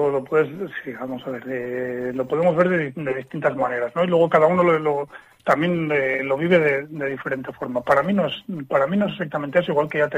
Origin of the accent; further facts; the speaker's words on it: Asturias, Spain; Yo, como bien sabes, somos de Asturias. Mi padre fue uno de los fundadores de Dominio de Tares en el año 2000. Y bueno, yo había estudiado en Asturias, mi formación en ingeniería química.